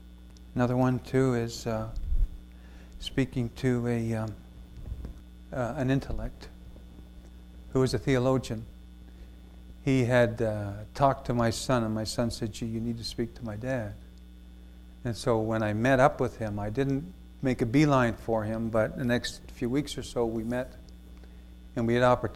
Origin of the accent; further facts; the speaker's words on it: Toronto, Ontario, Canada; I'm from Toronto.